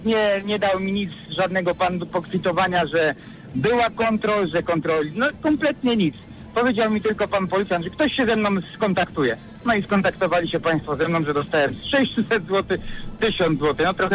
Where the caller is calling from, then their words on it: Łódź, Łódź Voivodeship, Poland; jestem z Łodzi.